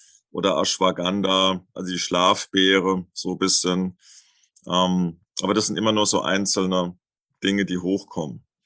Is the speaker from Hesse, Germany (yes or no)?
yes; Lorsch, Hesse, Germany; Also ich bin ja aufgewachsen in Lorch in Südhessen.